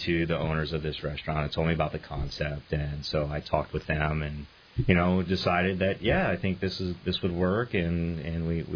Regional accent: Columbia, Maryland, United States; also born or lived in Hawaii; Well, I'm actually originally from Columbia, Maryland.

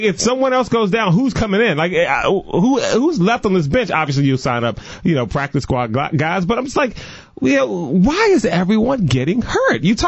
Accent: Washington, District of Columbia, United States; I grew up right there in Washington, D.C., northeast on Gerard Street.

